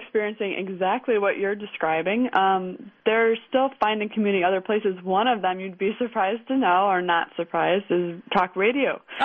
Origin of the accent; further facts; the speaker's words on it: Chicago, Illinois, United States; I'm from Chicago. I totally get it.